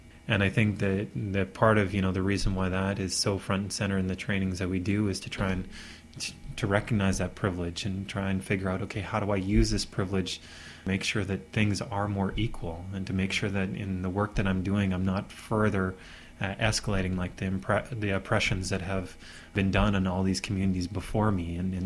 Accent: Alberta, Canada; so we need to have that discussion as people growing up in Alberta and within our school systems.

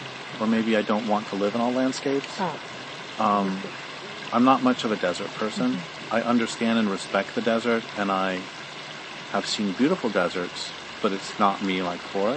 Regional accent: Colorado, United States; I grew up in Colorado, and I mean, to this day, it is hard for me to hear the sound of a meadowlark without tearing up

